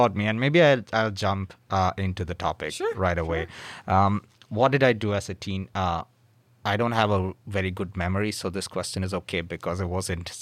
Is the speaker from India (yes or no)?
yes; India; So I'm originally from India, and I went to Michigan Tech a few years back.